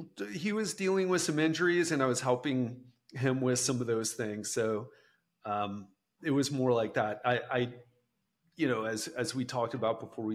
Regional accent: Miami, Florida, United States; Redlands is south of Miami. So I grew up in Miami.

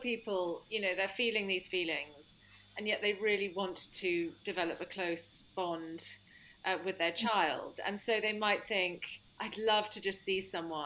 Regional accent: United Kingdom; especially being very British

